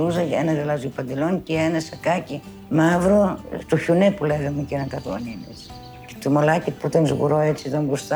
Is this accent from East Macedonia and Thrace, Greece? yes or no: yes; Thasos, East Macedonia and Thrace, Greece; Γεννήθηκα στη Θάσο το 1951. Το χωριό μου λέει Τιμαριές.